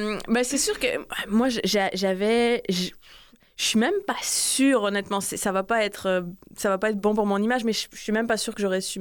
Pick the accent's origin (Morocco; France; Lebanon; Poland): France; moved away as an adult; also born or lived in Belgium; now in Canada; Non, je suis née en Belgique, mais j'y ai vécu quelques mois parce que ma mère est belge. Et on habitait à la frontière entre la France et la Belgique et j'ai grandi en France jusqu'à 21 ans.